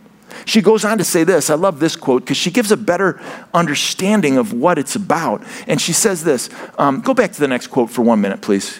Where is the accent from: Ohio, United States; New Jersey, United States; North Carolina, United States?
Ohio, United States; Now, I'm from Ohio, so I respond a bit differently.